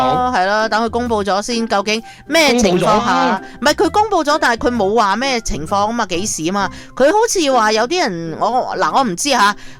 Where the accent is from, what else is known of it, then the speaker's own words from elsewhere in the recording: Hong Kong; 我哋唔系净系香港人啦，净系即系我哋中国人都系咁啦